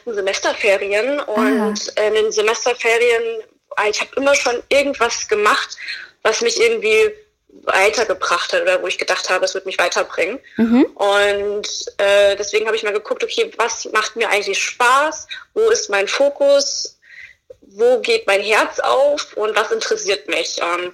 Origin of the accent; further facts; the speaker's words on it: Fulda, Hesse, Germany; moved away as an adult; now in Berlin, Germany; ich komme aus Fulda. Ich bin mit 19 Jahren bin ich nach Berlin gezogen.